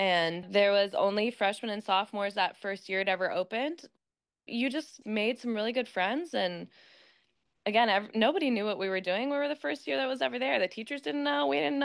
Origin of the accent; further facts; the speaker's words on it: Mission Viejo, California, United States; So I grew up in Mission Viejo